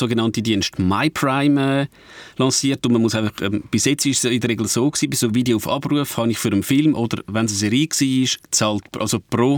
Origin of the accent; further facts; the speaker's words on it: Switzerland; wenn ich als Schweizer dort draufgehe, heisst man zuerst, ja, not available in your country.